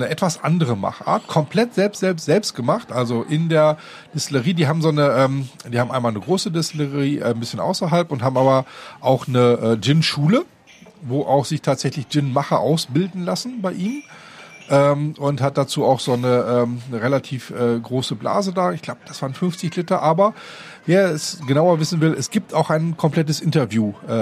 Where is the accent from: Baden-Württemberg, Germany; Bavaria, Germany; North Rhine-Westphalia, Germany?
North Rhine-Westphalia, Germany; ich bin im Münsterland groß geworden.